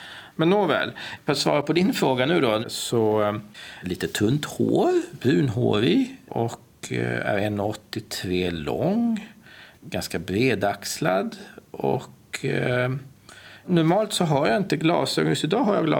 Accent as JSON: {"language": "Swedish", "country": "Sweden", "tie": "born or raised there", "said": "jag är ju född och uppvuxen i Sverige, och sen så har jag det här konstiga namnet."}